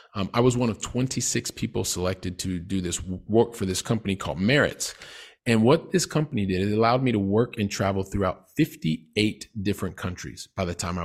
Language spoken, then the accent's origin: English; Ohio, United States; also born or lived in Colorado / Texas; I was born in Ohio. We lived in Colorado and Texas.